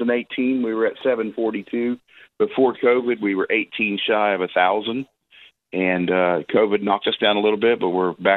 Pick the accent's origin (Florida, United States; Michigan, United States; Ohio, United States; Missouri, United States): Florida, United States; Orlando; also born or lived in 29 Palms, California; came back to my hometown of Orlando.